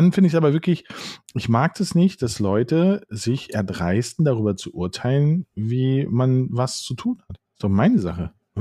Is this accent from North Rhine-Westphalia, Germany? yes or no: no; Hamburg, Germany; ich komme aus Poppenbüttel